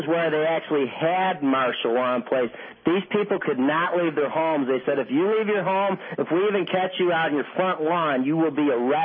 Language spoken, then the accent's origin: English; New York, United States; Yeah, because I'm from New York.